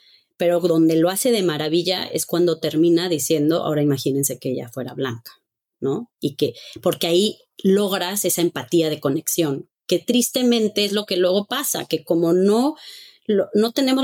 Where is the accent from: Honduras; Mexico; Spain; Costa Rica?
Mexico; nosotros crecimos mucho en México con Irán, Irak, guerra, miedo